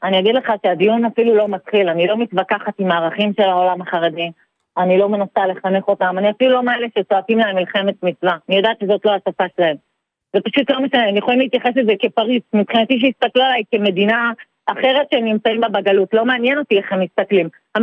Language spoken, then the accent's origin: Hebrew; Psagot, West Bank, Palestine; now in Yokneam, Israel; אני גרה ביוקנעם, אני במקור מפסגות.